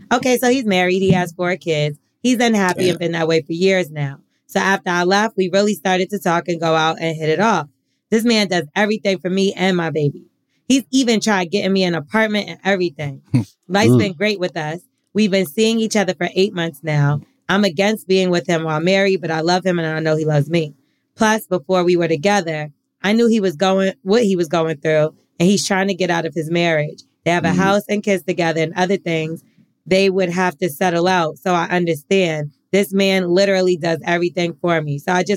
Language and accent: English; New York, United States; now in Atlanta, United States; I'm from here. I'm from New York.